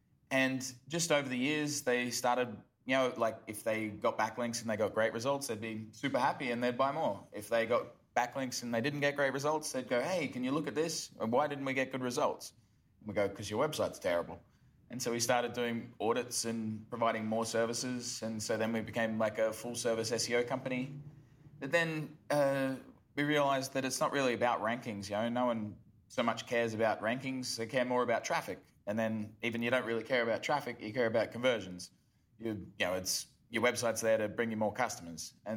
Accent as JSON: {"language": "English", "town": "Brisbane", "region": "Queensland", "country": "Australia", "lives_now": "Cambodia", "said": "I'm originally from Brisbane, Australia. But now spend my days in Cambodia and the Philippines"}